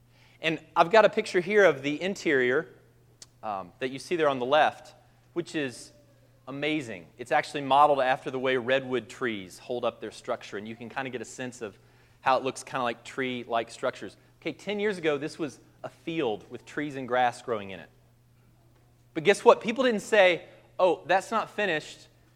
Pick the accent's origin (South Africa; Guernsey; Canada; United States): United States; Kentucky; And, you know, I'm from Kentucky, so I'm sort of aware of horse racing.